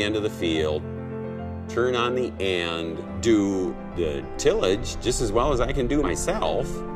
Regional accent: Blue Earth, Minnesota, United States; I'm a farmer from Blue Earth, Minnesota.

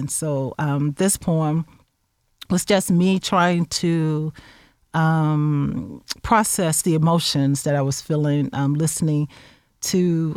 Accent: Chicago, Illinois, United States; now in Champaign, United States; My family is here in Champaign, but we're also from Chicago. Actually, my parents migrated from the South.

